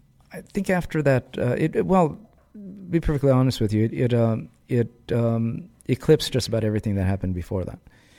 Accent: Los Angeles, California, United States; Like any other kid growing up in the United States, and in our case growing up in East Los Angeles, predominantly Mexican and Mexican-American community, we were going to homogenize.

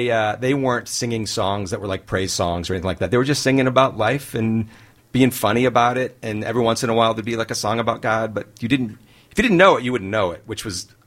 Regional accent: Midwest, United States; I didn't, you know, I grew up in the Midwest.

